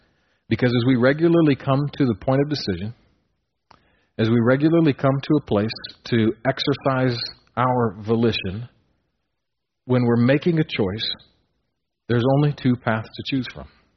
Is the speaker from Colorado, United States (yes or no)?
yes; Colorado, United States; now in Nebraska, United States; Which this always bothered me when I first moved to Nebraska, because I'm from Colorado and they have what you have called rocks in the dirt.